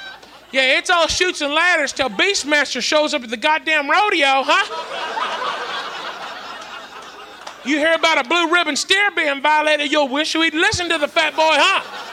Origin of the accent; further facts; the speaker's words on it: Southern United States, United States; Because look, I'm from the South. That kind of reminds me of Christmas. You know what I'm talking about? Kind of takes me home.